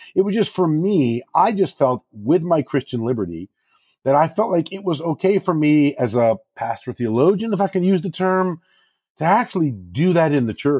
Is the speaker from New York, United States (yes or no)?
no; Rockford, Illinois, United States; I felt a desire to go back into my own tradition in my own community, growing up in the Rockford, Illinois area, and minister to my people